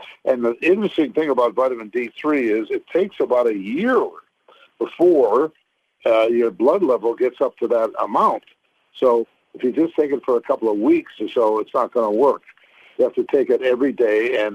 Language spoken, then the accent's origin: English; Canada; I was brought up in Canada